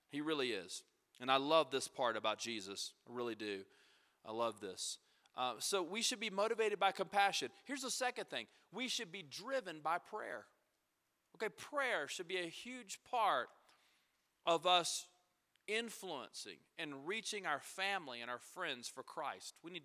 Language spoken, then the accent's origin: English; United States; I'm from America, you know, and of course, in Siberia, they're like, who is this guy?